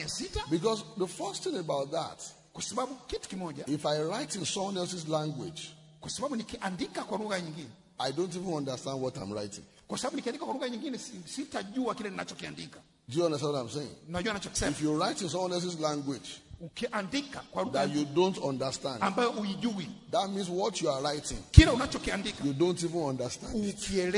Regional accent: Nigeria; first language Yoruba; English is a second language; Now I speak Yoruba as my native language.

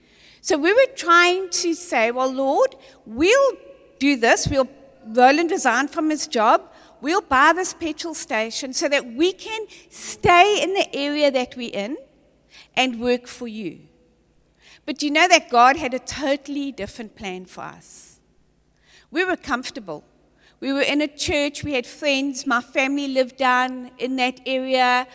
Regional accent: KwaZulu-Natal, South Africa; We grew up in Natal. We were living in this beautiful little town called Scottburgh.

